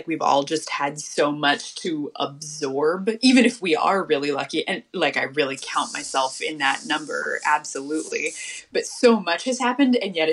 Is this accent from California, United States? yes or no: yes; California, United States; also born or lived in Boston / New York; the whole time I was growing up in California, I, like, really had this, like, chip on my shoulder about Christmas here.